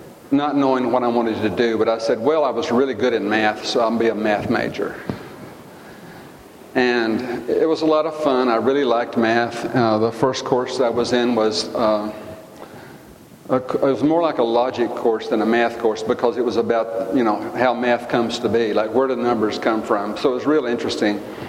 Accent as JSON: {"language": "English", "town": "Granbury", "region": "Texas", "country": "United States", "tie": "born or raised there", "said": "growing up in Granbury, being an artist kind of wasn't on your horizon, you know"}